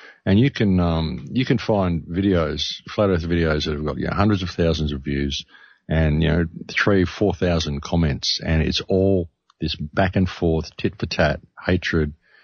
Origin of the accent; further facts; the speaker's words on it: Australia; You know, I'm an Australian. We swear a lot.